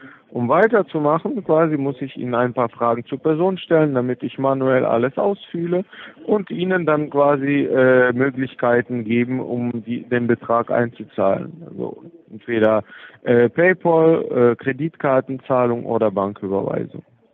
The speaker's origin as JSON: {"language": "German", "country": "Austria", "said": "Ich bin Österreicher, habe ich ja schon wiederholt."}